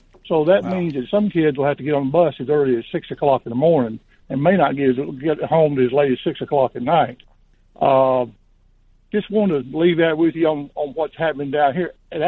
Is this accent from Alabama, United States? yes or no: yes; Tuscaloosa, Alabama, United States; Hey, I'm from Tuscaloosa.